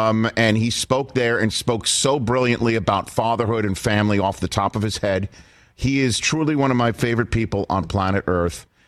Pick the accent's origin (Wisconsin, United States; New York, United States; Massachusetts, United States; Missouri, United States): New York, United States; New York City; I'm from New York. You know, I'm from New York City.